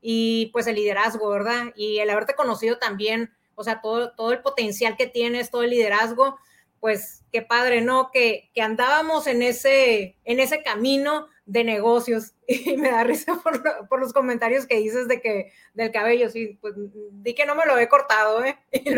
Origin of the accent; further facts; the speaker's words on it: Mexicali, Baja California, Mexico; soy de Mexicali, Baja California, frontera con Estados Unidos.